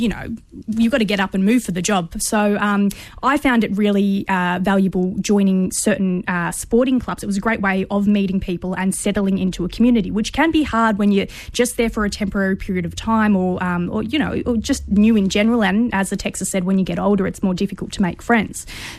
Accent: Melbourne, Victoria, Australia; Growing up in Melbourne, I did have some friends that played in baseball leagues

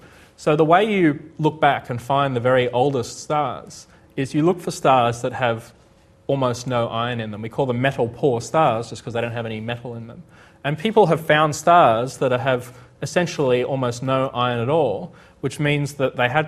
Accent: Sydney, New South Wales, Australia; I was born and bred in Sydney, and often wonder what my hometown might have looked like in those earliest days.

